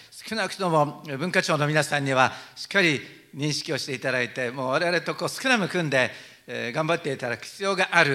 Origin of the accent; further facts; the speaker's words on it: Okayama, Japan; これはもう地元岡山だけではなくて全国からそういう声が寄せられる、岡山県民の一人として本当に嬉しい思いでいっぱいでございます